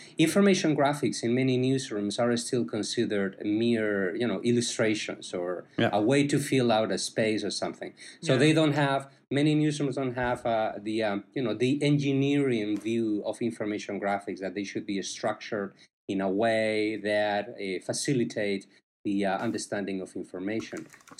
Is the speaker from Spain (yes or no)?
yes; Spain; now in Miami, United States; I am originally from Spain, and my background is in journalism. So I studied journalism in Spain many years ago